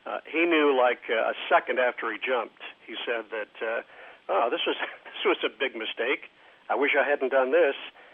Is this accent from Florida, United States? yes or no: yes; Lakeland, Florida, United States; A woman, in fact, from my hometown, from Lakeland